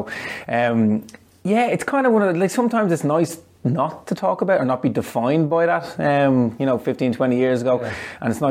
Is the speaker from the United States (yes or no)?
no; Dublin, Leinster, Ireland; And born and raised in Dublin, would have represented Ireland at all the major championships